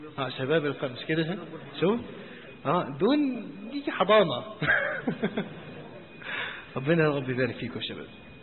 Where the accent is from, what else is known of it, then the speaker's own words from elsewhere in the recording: Alexandria, Alexandria Governorate, Egypt; بالذات ان انا اسكندراني، فاسكندرية انتوا عارفين كلها يعني اوضتين وصالة